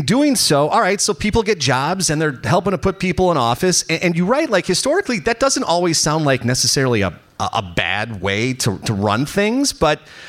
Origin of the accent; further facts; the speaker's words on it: Elmwood Park, Illinois, United States; But I was just thinking about growing up. I grew up in Elmwood Park.